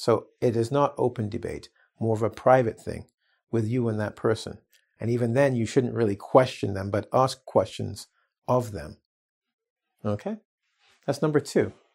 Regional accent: England, United Kingdom; born there; Being an English speaker, I was born in England

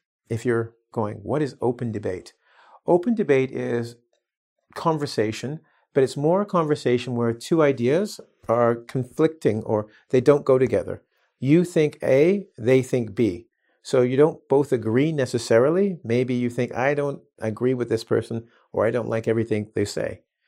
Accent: England, United Kingdom; born there; Being an English speaker, I was born in England

